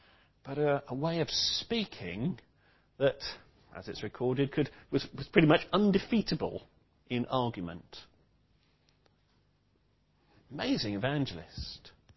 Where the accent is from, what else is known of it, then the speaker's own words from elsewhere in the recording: Bristol, South West England, United Kingdom; whether it's London or my hometown of Bristol.